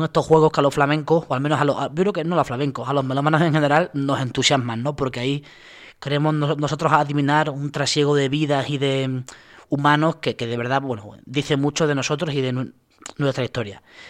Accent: Extremadura, Spain; Yo, que soy extremeña

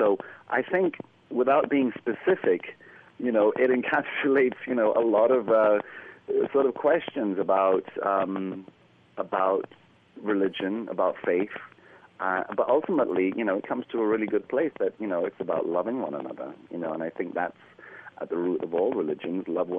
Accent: Trinidad & Tobago; I grew up in an island. I grew up in the West Indies. In Trinidad

